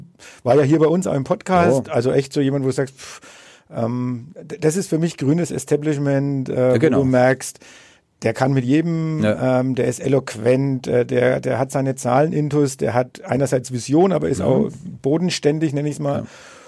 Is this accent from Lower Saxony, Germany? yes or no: no; Bad Windsheim, Bavaria, Germany; kann ich jetzt auch meine Heimatstadt Windsheim als Beispiel anführen